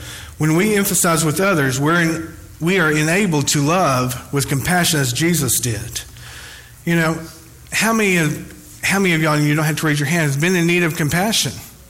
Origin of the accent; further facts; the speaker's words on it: Van Buren, Arkansas, United States; I grew up in Van Buren and I had no idea about this area, how much need is going on.